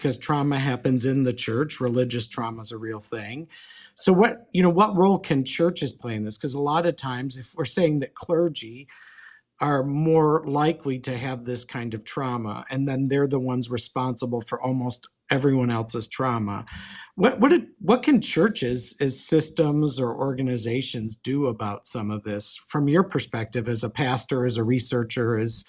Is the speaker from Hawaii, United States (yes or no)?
no; New York, United States; I don't usually promote anything Duke because I grew up near Syracuse and we're not supposed to do that.